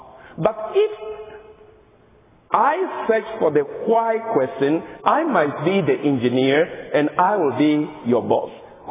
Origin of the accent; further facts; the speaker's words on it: Ghana; When I was growing up, I'm coming from Ghana, West Africa. I grew up having my own whys in life. When in the village where I lived and studied